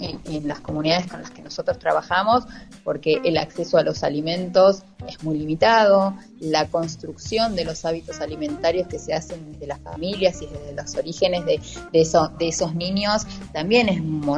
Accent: Argentina; la calidad de nutrición y alimentación que estamos llevando adelante como argentinos

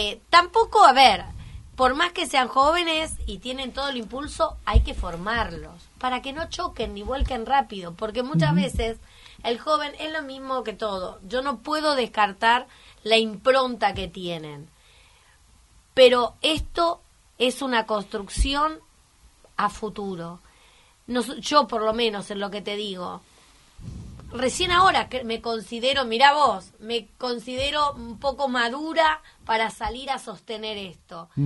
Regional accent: Argentina; somos argentinos y estamos en un país donde tenemos todo para ganar.

